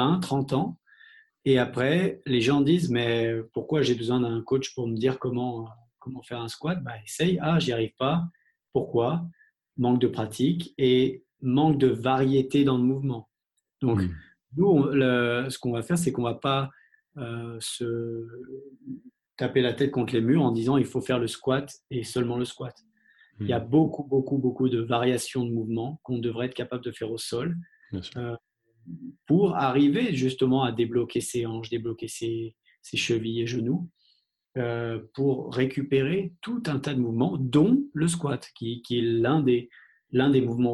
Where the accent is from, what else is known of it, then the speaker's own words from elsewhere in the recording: France; j'essaie de développer notre activité en Europe et aussi bien sûr en France parce que je suis français.